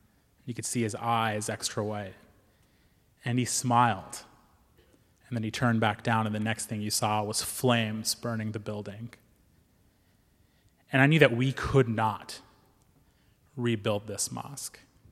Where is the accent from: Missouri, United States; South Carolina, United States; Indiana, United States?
Missouri, United States; Monett; And it was great having this mosque in my hometown. Then I went to college on the East Coast